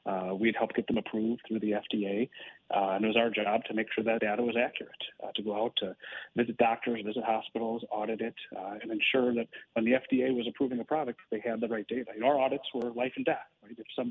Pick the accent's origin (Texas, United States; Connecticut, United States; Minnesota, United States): Minnesota, United States; Plymouth; now in Maple Grove, United States; I was born and raised, or not born, but I was raised in Plymouth, Minnesota, and you know, really a western suburban guy, but travel all around.